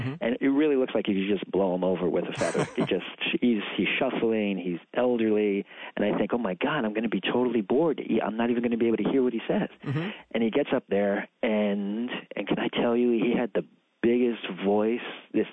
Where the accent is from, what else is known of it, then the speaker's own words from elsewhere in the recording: Long Island, New York, United States; I grew up on Long Island, went to Catholic school for 12 years